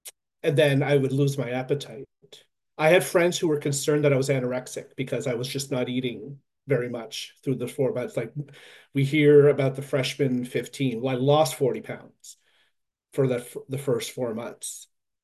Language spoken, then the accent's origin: English; New Brunswick, Canada; So we did come from it was a small farm, a sustenance farm. So, it wasn't that unusual, particularly growing up in New Brunswick, to have such a large family, and in particularly a French Canadian family.